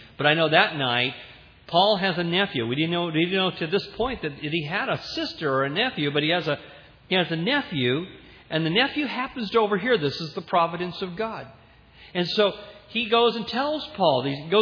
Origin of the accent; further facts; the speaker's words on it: Santa Ana, California, United States; He and I were raised together in Santa Ana, raised with the same school, lived in the same area years ago.